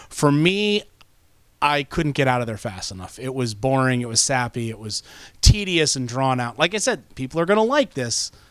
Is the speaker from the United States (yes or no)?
yes; Ohio, United States; I'm from Ohio and I like Cleveland.